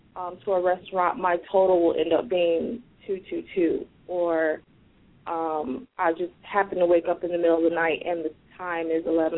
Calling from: West Palm Beach, Florida, United States; I'm calling from West Palm Beach, Florida.

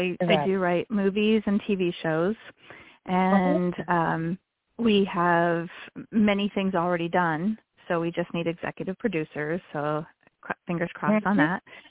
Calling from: Pennsylvania, United States; Pennsylvania.

